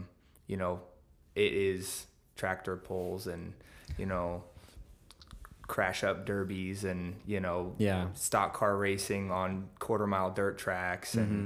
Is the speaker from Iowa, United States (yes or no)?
yes; Iowa, United States; also born or lived in Missouri; I was born in Missouri and then moved to Iowa with my mom after my parents were divorced when I was three.